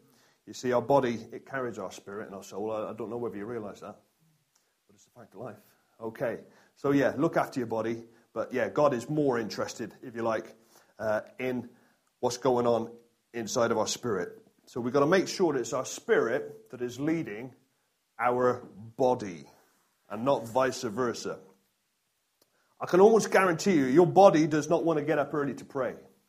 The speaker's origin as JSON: {"language": "English", "region": "South West England", "country": "United Kingdom", "said": "I'm no gardener. Even though I come from the West Country, I'm no gardener."}